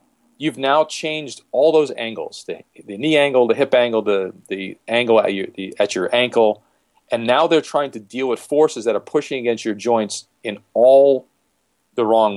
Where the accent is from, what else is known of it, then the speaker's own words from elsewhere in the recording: New York City, New York, United States; when I grew up in New York City, one of the great benefits of living in New York City